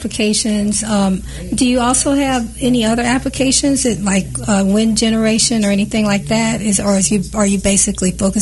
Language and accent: English; Kansas City, Missouri, United States; I'm glad that to talk to another homeboy from Kansas City.